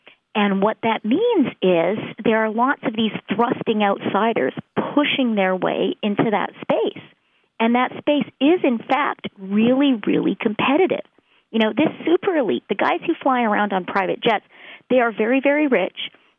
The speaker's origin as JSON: {"language": "English", "country": "Canada", "said": "I share a Commonwealth background with you because I'm Canadian"}